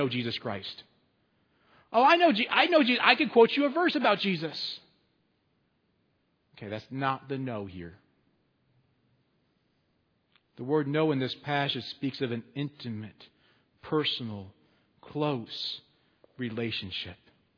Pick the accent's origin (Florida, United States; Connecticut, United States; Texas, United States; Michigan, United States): Texas, United States; Tim Tebow came to my hometown in Texas.